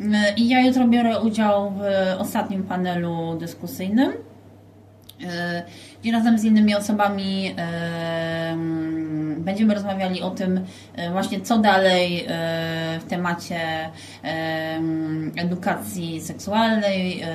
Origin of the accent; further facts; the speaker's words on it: Silesian Voivodeship, Poland; now in Warsaw, Poland; ja akurat mieszkam w Warszawie od kilkunastu lat, ale pochodzę ze Śląska. No i jak się przeprowadziłam do Warszawy, no to musiałam właśnie się zapoznać ze wszystkim.